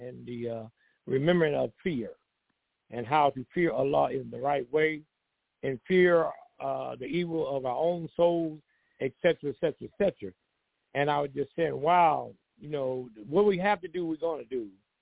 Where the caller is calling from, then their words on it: Columbus, Georgia, United States; I'm from the Ummah, Prophet Muhammad, by the way, Columbus, Georgia.